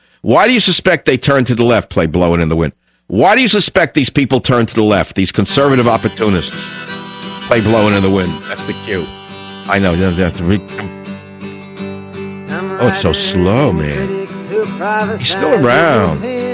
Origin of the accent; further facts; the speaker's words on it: New York, United States; Remember, I grew up in New York where one deli man in one appetizing store on Long Island could serve 43 people in about 14 minutes.